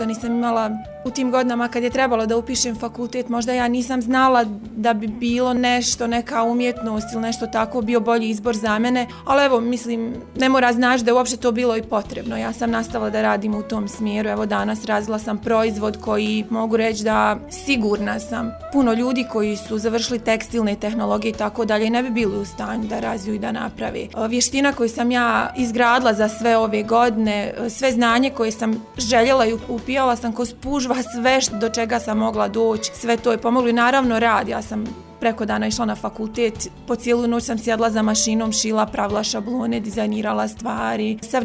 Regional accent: Zenica, Federation of Bosnia and Herzegovina, Bosnia & Herzegovina; also born or lived in Jajce; Nisam rođena u Zenici, došla sam u ratu u Zenici, rođena sam u Jajcu. Imala sam 8 godina kad sam došla ovdje. Ovdje sam završila osnovnu srednju školu, fakultet i tu sam ostala, udala se ovdje.

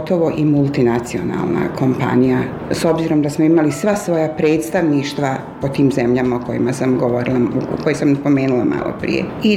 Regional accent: Zenica, Federation of Bosnia and Herzegovina, Bosnia & Herzegovina; also born or lived in Tuzla / Batajnica; Ja sam rođena u Tuzli, ali sam u Tuzli bila vrlo kratko vrijeme. Poslije toga sam prvi razred završila u Srbiji, u Batajnici, kraj Beograda. A poslije toga sam došla u Zenicu, tu sam završila i osnovnu i srednju školu, kasnije fakultet, tako da eto, Zeničanka sam.

